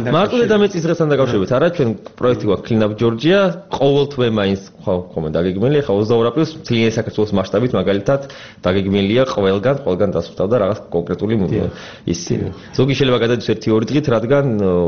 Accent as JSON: {"language": "Georgian", "region": "Tbilisi", "country": "Georgia", "tie": "born there", "said": "თბილისი ჩემია, აქ დაბადებული ვარ, ჩვენია თბილისი"}